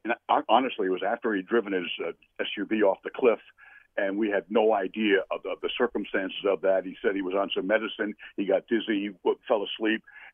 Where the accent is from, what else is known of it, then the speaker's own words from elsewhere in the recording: East Coast, United States; now in San Diego, United States; I'm from the East Coast, but I've been in San Diego since 1978.